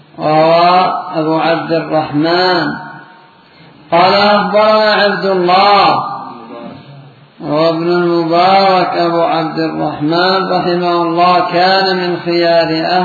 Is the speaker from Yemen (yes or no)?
yes; Yemen; حتى عندنا في اليمن بعضهم يحتال على أبواب المساجد